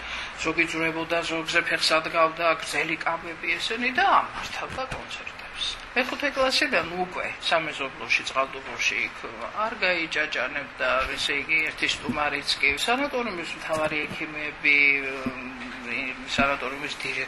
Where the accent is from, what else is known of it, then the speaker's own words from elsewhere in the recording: Tsagveri, Samtskhe-Javakheti, Georgia; მიუხედავად იმისა, რომ მე წაღვერში დავამთავრე სკოლა და იქაურად ვთვლი თავს უფრო ძველ წაღვრელად